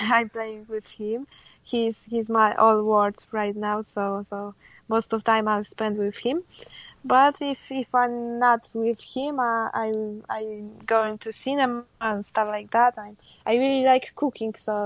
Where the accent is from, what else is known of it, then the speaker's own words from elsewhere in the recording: Katowice, Silesian Voivodeship, Poland; I'm from Katowice.